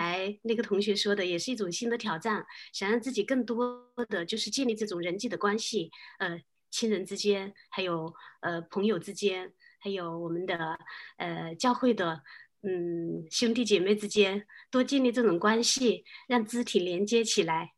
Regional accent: Shenzhen, Guangdong, China; now in Sunnyvale, United States; 大家好，我来自深圳，但是呢我现在是在美国，因为陪孩子读书，所以呢我就在美国的那个加州，北加州的 Sunnyvale， 住在这一边。我是去年1月28号受洗的。

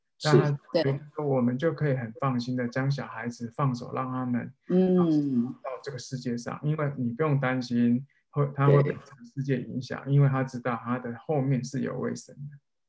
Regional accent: Taiwan; 因为我们在台湾长大就需要经历考试嘛，升学联考嘛

